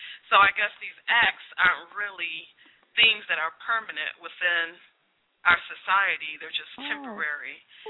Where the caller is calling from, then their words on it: Atlanta, Georgia, United States; You know, I'm calling here from Atlanta, and tonight Reverend Al Sharpton.